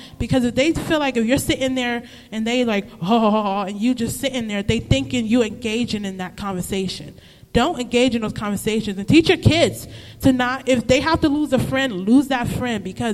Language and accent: English; New York, United States; I'm from New York. We got trains, buses, subways.